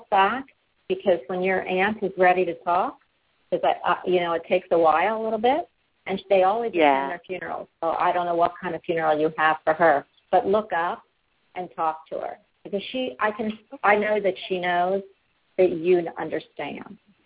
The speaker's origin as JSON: {"language": "English", "town": "Philadelphia", "region": "Pennsylvania", "country": "United States", "tie": "born or raised there", "said": "I love Italian food. It's my favorite, and I grew up in Little Italy in Philadelphia."}